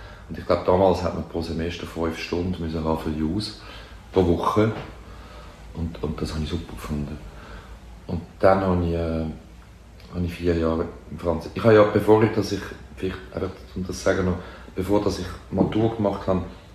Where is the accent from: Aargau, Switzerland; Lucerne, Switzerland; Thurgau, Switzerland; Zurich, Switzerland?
Zurich, Switzerland; In Seefeld.